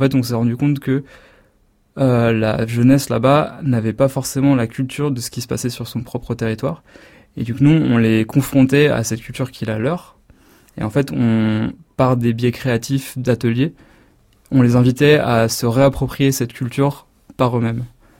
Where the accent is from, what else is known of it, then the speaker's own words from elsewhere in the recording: Île-de-France, France; moi je suis français de région parisienne, on va dire.